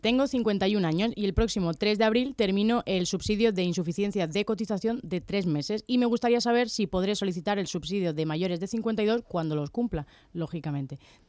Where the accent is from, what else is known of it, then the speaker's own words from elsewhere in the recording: Canary Islands, Spain; Sí, pero hombre, el corazón, yo soy canaria, ¿qué le vamos a hacer?